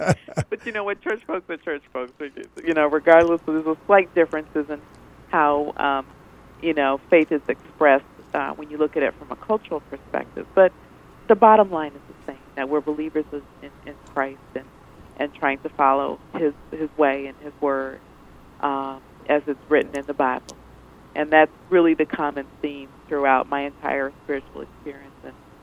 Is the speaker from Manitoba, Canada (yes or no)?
no; Montreal, Quebec, Canada; I grew up in Montreal, Canada, so I'm a Canadian by birth.